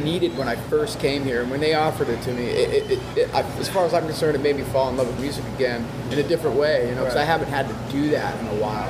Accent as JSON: {"language": "English", "town": "Lake Tahoe", "region": "California", "country": "United States", "tie": "born or raised there", "said": "I grew up in Lake Tahoe, California. Small little, you know, mountain town."}